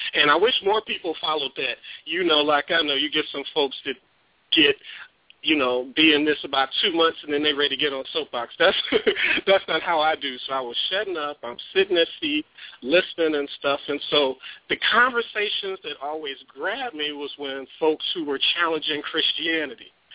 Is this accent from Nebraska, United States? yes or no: no; Detroit, Michigan, United States; I'm originally from Detroit, and so grew up on, you know, conscious hip-hop … folks like that.